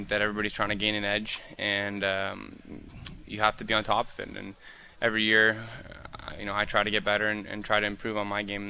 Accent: Toronto, Ontario, Canada; we all grew up, I'm from Toronto, so all my friends grew up huge Leafs fans, as did

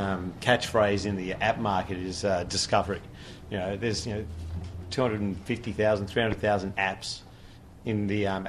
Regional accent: Australia; I'm Australian, so don't adjust your speakers.

